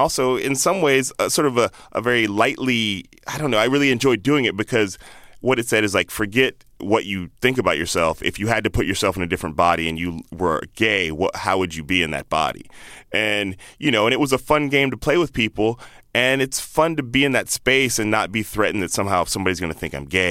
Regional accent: Chicago, Illinois, United States; also born or lived in Palo Alto / Indianapolis / Boston / Alabama; now in San Francisco, United States; I grew up all over, but I went to high school in Chicago.

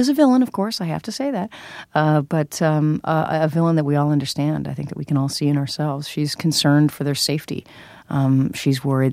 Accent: Hollywood, California, United States; And I grew up in Hollywood, so I was exposed to it all over the place.

